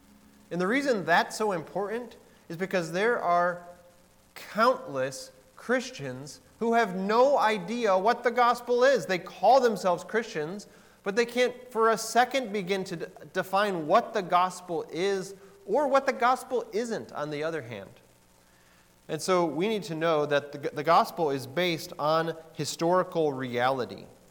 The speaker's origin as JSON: {"language": "English", "town": "Bolingbrook", "region": "Illinois", "country": "United States", "tie": "born or raised there", "said": "as I was growing up in Bolingbrook and in churches in that area"}